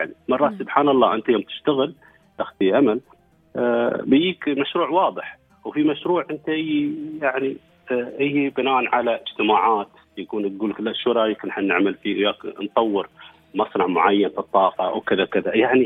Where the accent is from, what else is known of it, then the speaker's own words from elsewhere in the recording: United Arab Emirates; نحن كشباب اماراتي